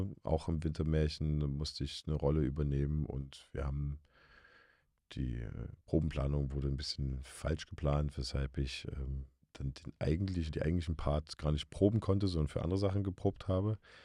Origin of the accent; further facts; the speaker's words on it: Scharfenberg, Saxony, Germany; in meinem alten Heimatdorf Scharfenberg gibt es ein Schloss